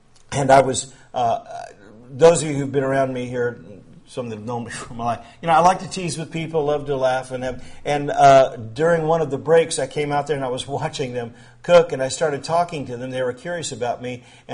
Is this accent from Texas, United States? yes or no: no; Tucson, Arizona, United States; born there; I was born in Tucson